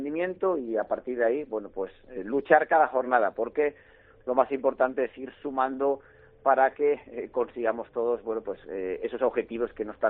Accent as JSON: {"language": "Spanish", "region": "Balearic Islands", "country": "Spain", "tie": "born there", "said": "yo soy mallorquín de nacimiento, naturalmente me siento muy allí, toda mi familia es de allí"}